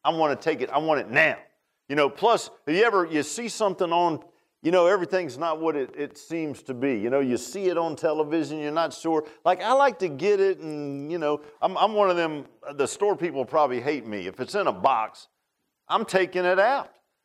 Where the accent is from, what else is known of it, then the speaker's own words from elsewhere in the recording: Virginia Beach, Virginia, United States; I grew up in Virginia Beach, and we all had boats. Everybody grew up with a boat.